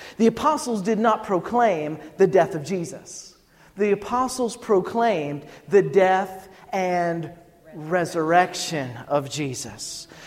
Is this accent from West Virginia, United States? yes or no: yes; West Virginia, United States; I'm from West Virginia. We fry it there.